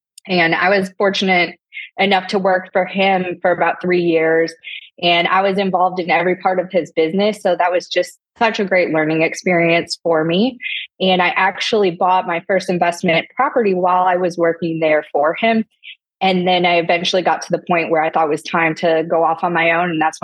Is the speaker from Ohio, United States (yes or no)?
yes; Toledo, Ohio, United States; So I grew up in Toledo, Ohio, which is the Midwest. The city I grew up in was a big auto industry city, mm-hmm. along with Detroit, about an hour from Detroit.